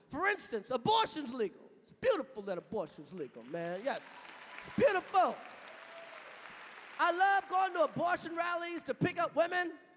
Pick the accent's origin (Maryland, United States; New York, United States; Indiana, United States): New York, United States; Brooklyn; I ain't scared of Al-Qaeda. I'm from Brooklyn.